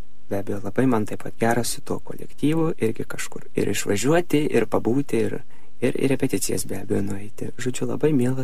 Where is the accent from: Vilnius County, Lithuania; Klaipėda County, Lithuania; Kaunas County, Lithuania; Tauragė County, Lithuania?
Tauragė County, Lithuania; Simėnai; Gyvenu aš Simėnų kaime, Šilalės rajone, jau nuo pat vaikystės savo tam gimtajame kaime.